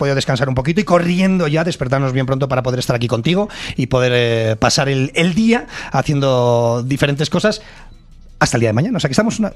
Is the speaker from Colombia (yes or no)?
no; Madrid, Community of Madrid, Spain; Bueno, pues yo soy de España, exactamente de la ciudad de Madrid. Y bueno, pues de ahí vengo con mi música, sí señor.